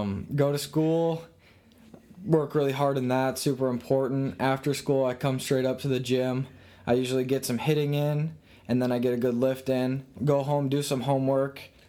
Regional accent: Shoreview, Minnesota, United States; I'm from Shoreview, Minnesota. I play high school baseball at Moundsview High School.

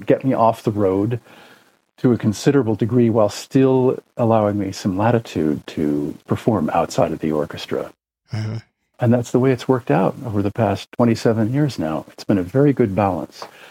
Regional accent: New York, United States; You know, I grew up just north of the city here

